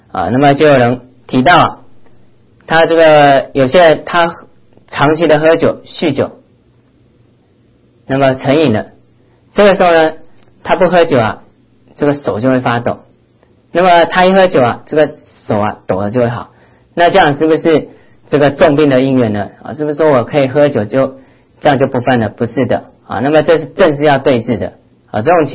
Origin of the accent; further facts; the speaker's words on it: China; 在我们中国来讲啊